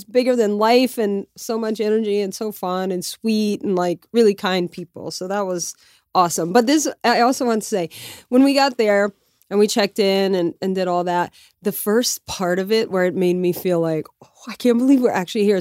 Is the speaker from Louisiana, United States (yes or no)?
yes; Lafayette, Louisiana, United States; moved away as an adult; now in New York City, United States; So I, as you know, Mark, born and raised in Louisiana and lived there till I was 25, then moved to New York City. So there is a Yankees player that's from my hometown in Lafayette, Louisiana.